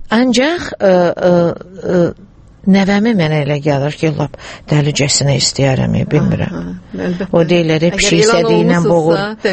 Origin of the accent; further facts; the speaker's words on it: Baku, Azerbaijan; born there; Və mən birinci nəsiləm ki, ana tərəf, ana vətənim Şuşa, ata tərəf vətənim Qəbələ olduğu halda birinci ziyalılardanam ki, Bakıda doğulmuşam.